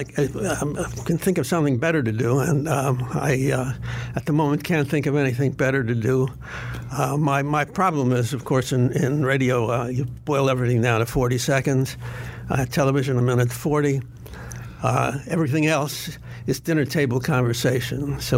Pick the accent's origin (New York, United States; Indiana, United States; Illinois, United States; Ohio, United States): New York, United States; Bronx; told this receptionist, I'm from the Bronx, New York.